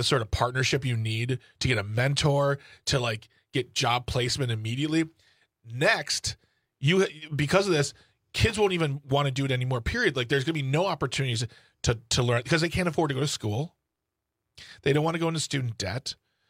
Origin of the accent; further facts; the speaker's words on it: United States; I mean, I'm an American white male.